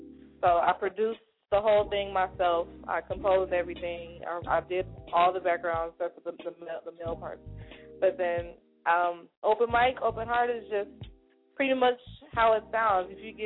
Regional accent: Chicago, Illinois, United States; born there; I was born in Chicago and all of my family is still there.

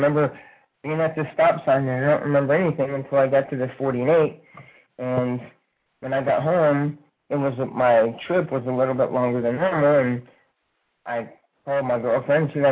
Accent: Midwest, United States; I was brought up in the Midwest, brought up in a family, brought up to believe in God and Catholic

